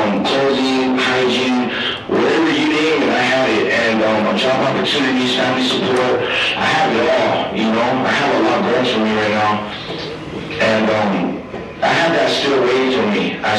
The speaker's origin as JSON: {"language": "English", "town": "Sierra Vista", "region": "Arizona", "country": "United States", "tie": "born or raised there", "said": "You know, I grew up in Sierra Vista, and it's a small town"}